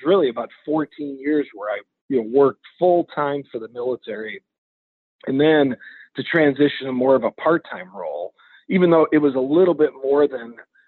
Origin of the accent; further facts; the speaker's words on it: Wisconsin, United States; now in Michigan, United States; So it's kind of coming back home. I'm originally from Wisconsin, mm-hmm.